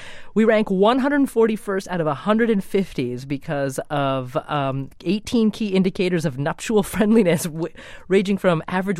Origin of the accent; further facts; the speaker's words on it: Oregon, United States; I grew up in Oregon.